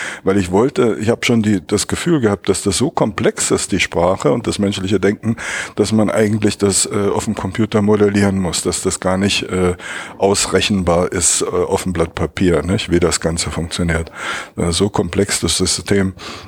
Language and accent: German; Berlin, Germany; Ich komme aus Berlin, wo wir jetzt auch sitzen. Bin in Ost-Berlin aufgewachsen